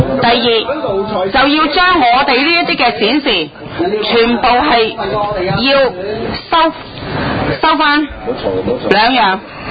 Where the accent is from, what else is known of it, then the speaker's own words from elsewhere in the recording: Hong Kong, China; 作為一個中國人，很清楚明白呢香港回歸中華人民共和國的歷史的